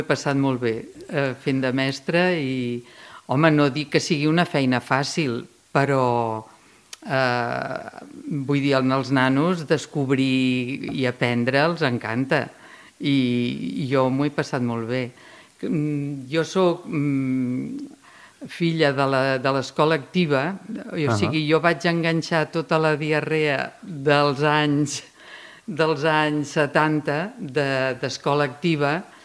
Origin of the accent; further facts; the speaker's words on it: Ripollet, Catalonia, Spain; born there; Doncs vaig néixer al carrer Escoles el dia 7 del mes 7 a les 7 a Ripollet